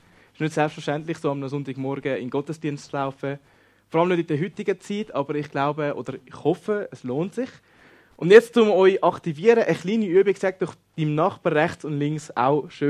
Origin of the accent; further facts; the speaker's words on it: Grüt, Zurich, Switzerland; now in Germany; Ich komme ursprünglich aus dem Grütte, das ist ja gerade bei Wetzikon in der Nähe. Mein Grossi ist aus Bossiken, das ist gerade da hinten bei Hiwil. Und mein Grosspapa ist aus Wetzikon. Und aktuell wohne ich aber in Deutschland